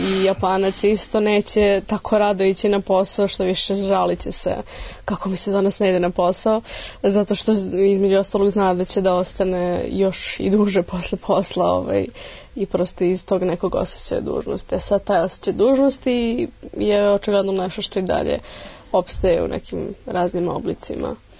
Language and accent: Serbian; Serbia